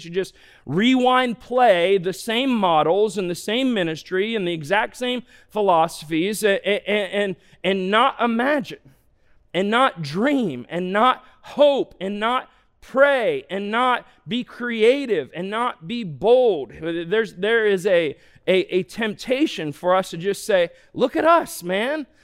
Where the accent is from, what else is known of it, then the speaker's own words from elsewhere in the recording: Ohio, United States; I grew up in Northeast Ohio